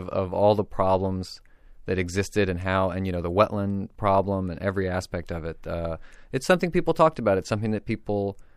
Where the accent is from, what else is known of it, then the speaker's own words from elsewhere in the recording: Texas, United States; now in New York, United States; Outside of Houston.